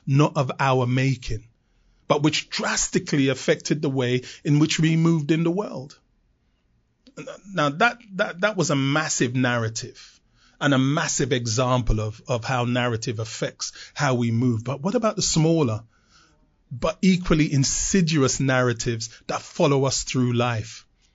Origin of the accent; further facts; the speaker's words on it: London, United Kingdom; As a teenager, growing up in London in the 1970s and attending high school, I was declared uneducatable and permanently excluded from mainstream school. And not just me as a young first generation black British boy